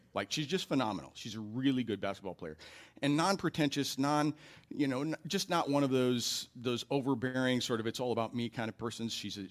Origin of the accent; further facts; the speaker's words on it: Iowa, United States; I'm originally from Iowa. I attended the University of Iowa.